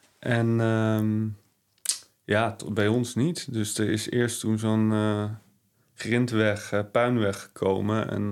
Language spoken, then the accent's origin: Dutch; Hilversum, North Holland, Netherlands; En ik ben zelf opgegroeid in Hilversum. Dus ik had eerlijk gezegd niet echt een hoge pet op van Almere.